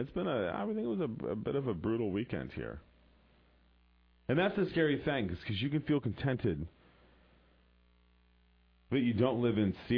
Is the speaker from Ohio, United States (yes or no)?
no; Kansas City, Missouri, United States; I come from America, where we're all fat and stupid, and we haven't had a revolution for over 230 years.